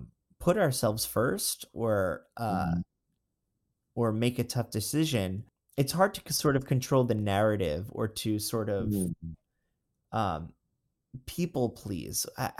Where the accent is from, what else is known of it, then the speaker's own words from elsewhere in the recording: Florida, United States; also born or lived in Long Island; I'm a New Yorker, I was born in Long Island and, you know, can't move to Florida, grew up in Florida.